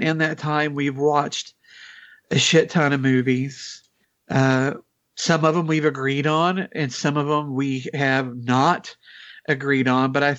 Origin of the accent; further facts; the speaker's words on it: the South, United States; As a Southerner, it was always nice hearing another Southerner's perspective.